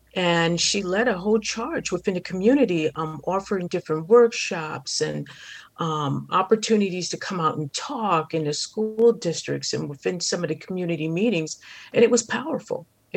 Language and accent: English; New York, United States; I grew up in New York, still had a great relationship with the founders.